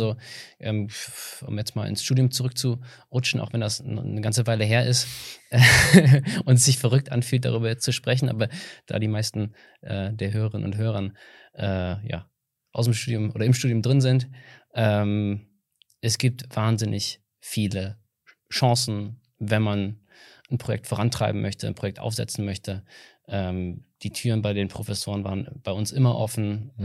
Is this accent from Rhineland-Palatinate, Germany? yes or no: no; Aachen, North Rhine-Westphalia, Germany; Also, geboren in Aachen, hier zur Schule gegangen, Abitur gemacht, anschließend Mechatronik studiert.